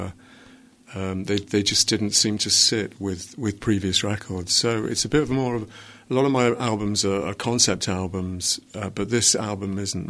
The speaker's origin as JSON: {"language": "English", "town": "Bromsgrove", "region": "West Midlands", "country": "United Kingdom", "also_born_or_lived": "Manchester / Liverpool", "said": "I'm from a place called Bromsgrove, which is in Worcestershire. Mm-hmm. I lived for many years in Manchester and Liverpool. But now I'm back in Worcester, which is in the Midlands, right in the middle of the country."}